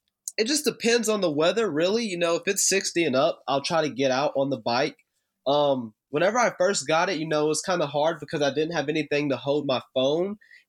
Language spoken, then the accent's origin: English; Mount Pleasant, Tennessee, United States; also born or lived in Spring Hill; So I grew up in Mount Pleasant. We lived in Mount Pleasant for, I want to say, up until my seventh grade year. And then we moved to Spring Hill.